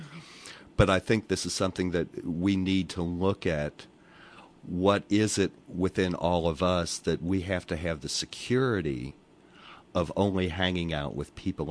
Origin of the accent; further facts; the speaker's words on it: Southern United States, United States; growing up in the South 50 years ago, those things are imprinted on me